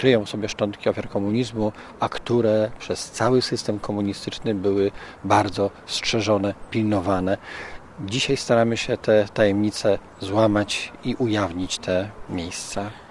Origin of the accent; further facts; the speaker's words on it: Wrocław, Lower Silesian Voivodeship, Poland; Ja jestem akurat z Wrocławia